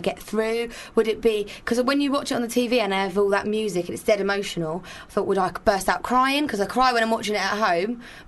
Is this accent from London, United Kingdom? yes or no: no; Eastbourne, South East England, United Kingdom; now in Brighton, United Kingdom; I'm from Eastbourne, but I've lived in Brighton for the last 5 years.